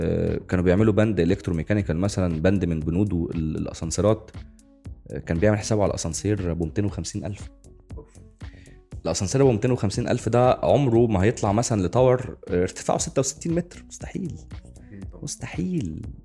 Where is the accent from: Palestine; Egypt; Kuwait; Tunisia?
Egypt; الانترست ريت دلوقتي عندنا في مصر